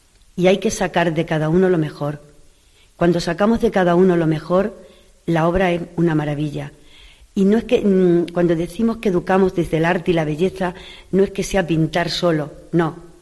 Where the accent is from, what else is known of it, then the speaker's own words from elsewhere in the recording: Cabezuela del Valle, Extremadura, Spain; que no es de esta zona, la que no es de Plasencia, yo me siento hija adoptiva de Plasencia, pero soy de muy cerca, soy de Cabezuela. De Cabezuela.